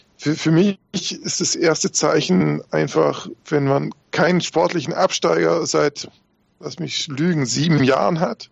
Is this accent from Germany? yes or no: yes; Southern Germany, Germany; es ist halt ein Geschmäckle. So würden wir es bei uns in Süddeutschland sagen